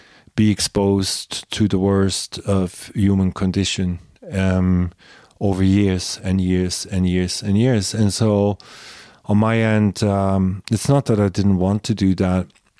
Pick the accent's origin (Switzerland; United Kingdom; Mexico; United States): Switzerland; I grew up in Switzerland. Hollywood seemed so far away.